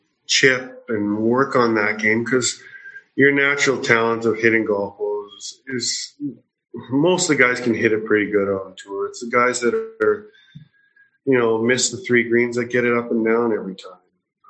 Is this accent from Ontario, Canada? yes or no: no; Fort McMurray, Alberta, Canada; I know growing up in Fort McMurray, obviously my career didn't really take off much after that, but going back and playing events, you know, just the amount of support in that small town